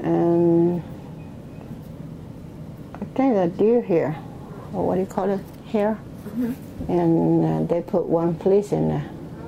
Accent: Hollywood, Florida, United States; also born or lived in Everglades; I grew up in the Everglades, but after, when I was about 7 or my mother took me to reservation in Hollywood. So that's why I mostly stay over there for a long time.

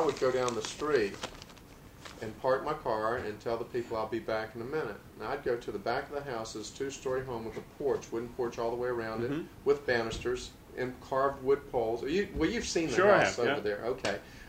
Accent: Mayport, Florida, United States; You know, I was from Mayport, and there was the beach.

